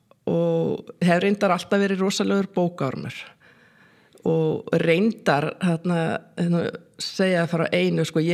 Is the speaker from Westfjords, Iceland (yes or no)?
no; Reykjavík, Capital Region, Iceland; Við erum nú bara á mínum æsku slóðum. Ég alinn hérna upp í Vesturbænum. Ég var sem sagt þarna bjó til 13 ára í kennarablokkinni sem hérna bara rétt hjá. Og þetta sem sagt, var í Melaskóla og Hagaskóla